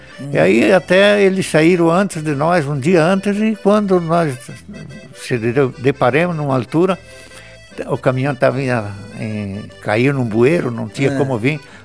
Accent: Rio Grande do Sul, Brazil; born there; Nasci pai e filho, Rio Grande do Sul.

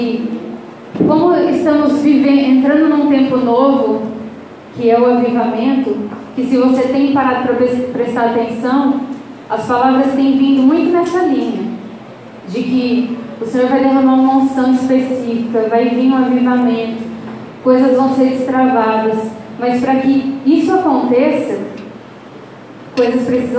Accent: Duartina, São Paulo, Brazil; sou de Duartina, interior de São Paulo.

